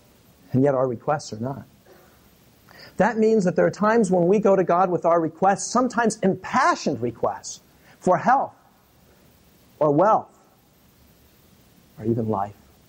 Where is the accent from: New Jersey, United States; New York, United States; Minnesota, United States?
Minnesota, United States; So I said, " … I'm from Minnesota, and I really hope you're here again next year."